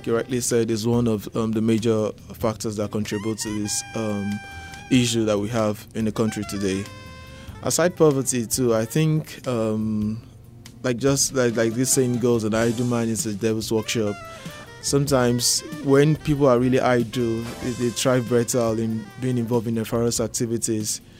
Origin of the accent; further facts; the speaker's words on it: Nigeria; the reality we face as young people growing up in this kind of country, growing up in Nigeria.